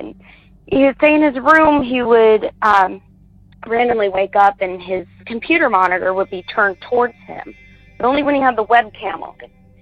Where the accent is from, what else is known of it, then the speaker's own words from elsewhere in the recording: Ohio, United States; I'm from Ohio.